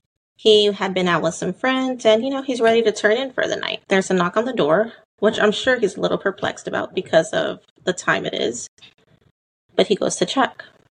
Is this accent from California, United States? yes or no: no; Texas, United States; And I'm someone from Texas. I was really surprised I hadn't heard of this before.